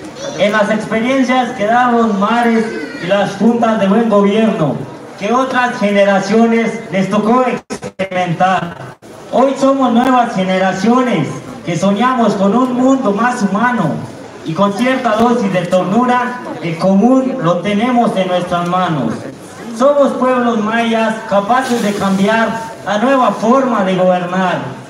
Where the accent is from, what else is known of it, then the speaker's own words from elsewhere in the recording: Chiapas, Mexico; Vengo del Caracol 1, la realidad, madre de los caracoles, mar de nuestros sueños. Como joven zapatista